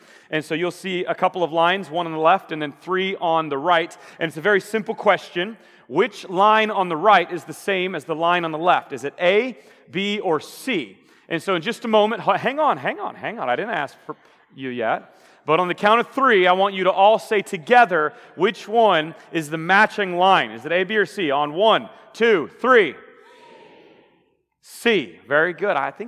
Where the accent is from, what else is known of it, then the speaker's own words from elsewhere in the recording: Omaha, Nebraska, United States; also born or lived in Wisconsin / St. Louis; I hail all the way from Omaha, Nebraska, to come and guest preach for you today. I grew up here in Omaha in middle and high school, and went to college in Wisconsin and seminary in St. Louis.